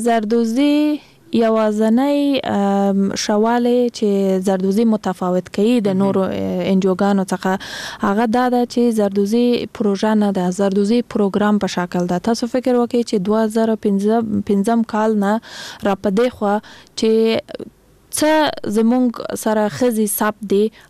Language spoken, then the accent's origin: Pashto; Kandahar, Afghanistan